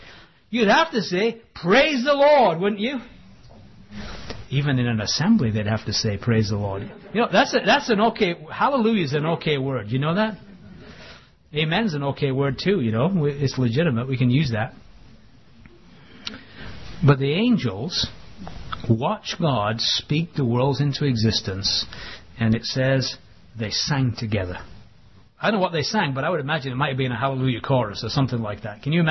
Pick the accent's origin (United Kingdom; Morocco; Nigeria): United Kingdom; England; now in United States; I know I'm an Englishman.